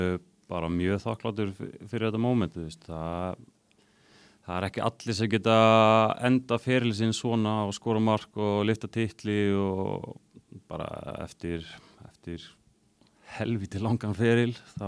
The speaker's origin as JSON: {"language": "Icelandic", "town": "Ísafjörður", "region": "Westfjords", "country": "Iceland", "said": "ég veit ekki nú það, ég er frá Ísafirði"}